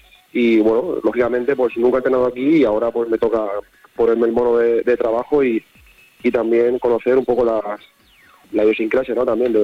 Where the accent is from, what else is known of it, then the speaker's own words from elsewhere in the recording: Alicante, Valencian Community, Spain; yo soy de Alicante. Entonces, bueno, sí que es verdad que, que estamos cerca, ¿no?